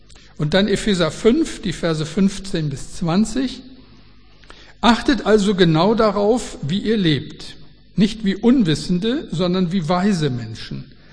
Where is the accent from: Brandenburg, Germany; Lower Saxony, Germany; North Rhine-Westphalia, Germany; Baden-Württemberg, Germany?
North Rhine-Westphalia, Germany; Moers; da bin ich praktisch groß geworden, denn Moers, wo ich herkomme, war eine Tochtergemeinde der CG Mülheim.